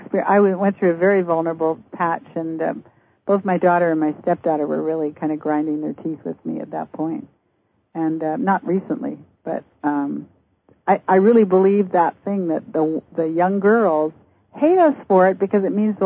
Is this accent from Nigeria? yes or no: no; Canada; who lives some of the time in Canada, my home country, and sometimes in the States.